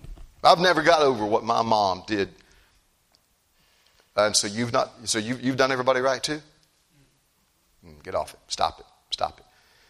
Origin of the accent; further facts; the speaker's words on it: North Carolina, United States; born there; I was born in North Carolina. I lived down in South Carolina.